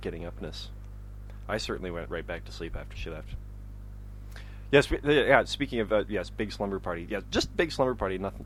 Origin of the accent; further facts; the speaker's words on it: California, United States; I'm from Southern California. I don't bring rain anywhere.